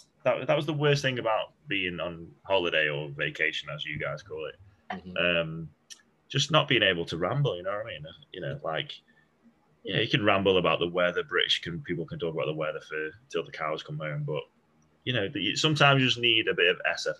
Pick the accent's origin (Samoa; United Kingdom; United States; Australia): United Kingdom; You know, I'm British, so there was heavy drinking involved, as you'd imagine.